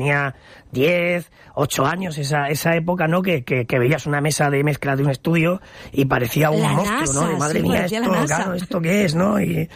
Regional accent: Orihuela, Valencian Community, Spain; Bueno, nosotros somos de Orihuela.

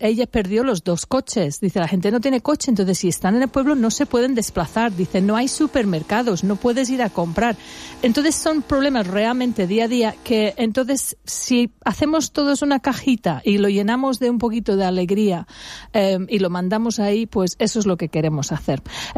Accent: England, United Kingdom; Spanish is a second language; moved away; Yo soy inglesa, pero llevo

